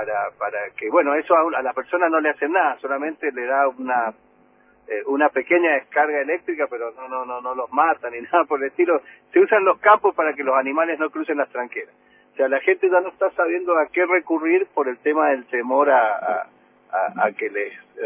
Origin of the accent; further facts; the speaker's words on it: Mendoza, Argentina; yo soy mendocino